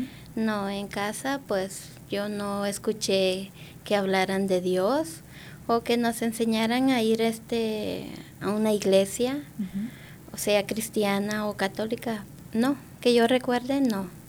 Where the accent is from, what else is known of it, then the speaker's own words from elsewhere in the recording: Las Pilas, Retalhuleu, Guatemala; Guatemala, Retauleu, ajá. Las Pilas, es un lugar como costa.